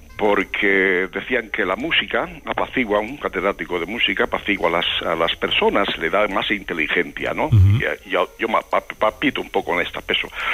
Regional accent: Castile, Spain; concretamente soy de Castilla, pero resido muy cercano a Andalucía, que se llama Despeñaperros

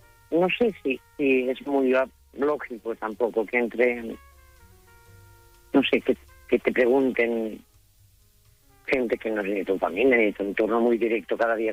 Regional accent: Sant Iscle de Vallalta, Catalonia, Spain; Yo soy de San Iscla de Vallalta. Voy a hacer apología de mi pueblo porque es un pueblo de montaña que está a 40 kilómetros de Barcelona y es precioso.

